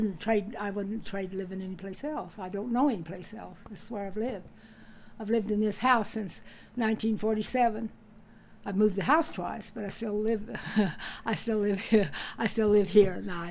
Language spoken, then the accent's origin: English; Canada; moved away; We came from Canada in a 24 Ford truck, and it took us 9 days to come down here.